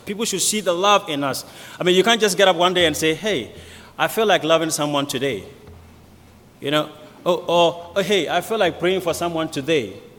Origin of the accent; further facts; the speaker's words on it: Ghana; I came from Ghana.